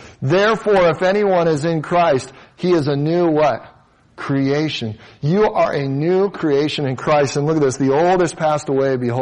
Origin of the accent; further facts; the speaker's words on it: Cincinnati, Ohio, United States; now in Las Vegas, United States; and I'm from Cincinnati, Ohio. I went to Purdue University. I live in Las Vegas since 2002